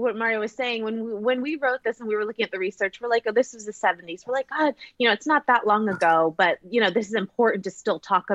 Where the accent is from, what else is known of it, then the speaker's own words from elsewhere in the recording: United States; So I'm Mexican American and I love horror, and growing up I never saw myself or my community, you know, represented in any horror film.